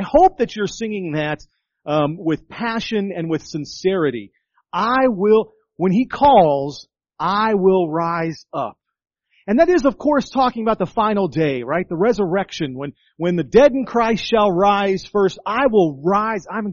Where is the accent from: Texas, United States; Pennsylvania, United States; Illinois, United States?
Texas, United States; Dallas; I grew up in the Dallas area.